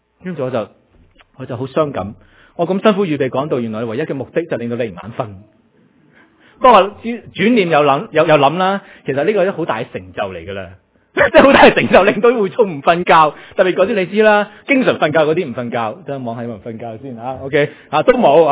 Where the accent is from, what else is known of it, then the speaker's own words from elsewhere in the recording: China; 凡事都或者我中国人咧有个特色就话，凡事都得喺良心就得啦。